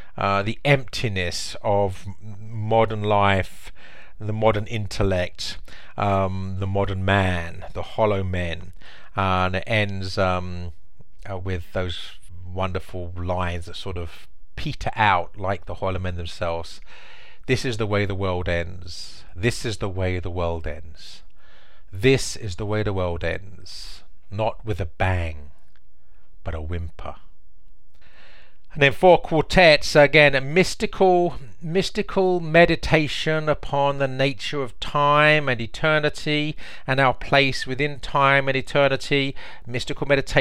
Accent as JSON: {"language": "English", "region": "England", "country": "United Kingdom", "said": "And I can assure him, as an Englishman who's a convert from Anglicanism, at least nominal Anglicanism, to Catholicism, that England was purely Catholic for 1,000 years"}